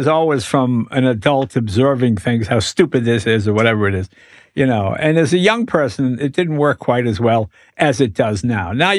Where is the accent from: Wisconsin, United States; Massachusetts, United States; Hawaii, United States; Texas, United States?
Massachusetts, United States; Boston; Because growing up in Boston, I never met another stand-up comedian.